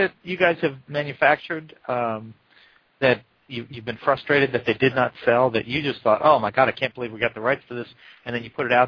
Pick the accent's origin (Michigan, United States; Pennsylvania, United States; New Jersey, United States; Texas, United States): New Jersey, United States; I mean, I grew up in New Jersey. I mean, and so, you know, we'd see it in the New York Daily News.